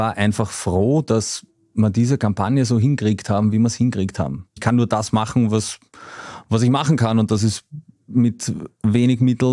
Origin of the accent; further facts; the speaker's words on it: Vienna, Austria; Also ich komme aus Simmering, bin geboren und aufgewachsen in Wien und habe bis zum 10. Lebensjahr meine Volksschulzeit und Kindheit in Simmering verbracht.